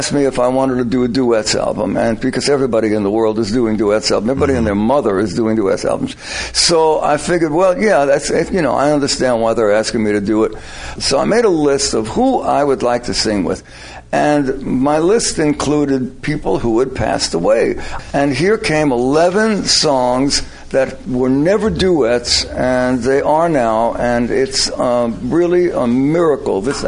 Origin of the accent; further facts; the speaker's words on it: Brooklyn, New York, United States; I grew up in Williamsburg, which now is like the hippest place to live, right? But when I grew up there, it was a dump.